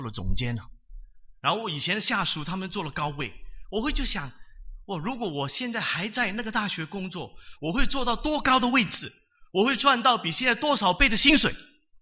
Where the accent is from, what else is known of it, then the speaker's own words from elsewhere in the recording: Hong Kong; 我就想起我们香港人呢，广东话有一句话